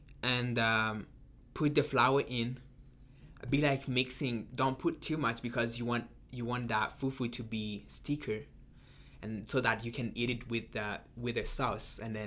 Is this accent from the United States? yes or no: no; Burundi; And I said, I'm from Burundi. And he said, is that in Africa? And I said, yeah. So you're basically from Africa. And I said, no, I'm from Burundi.